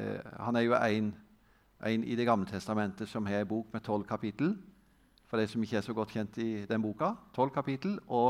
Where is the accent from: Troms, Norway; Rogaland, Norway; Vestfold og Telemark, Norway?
Vestfold og Telemark, Norway; Treungen; Jeg sang en sang når jeg var på søndagsskolen i Frikirka hjemme i Treungen.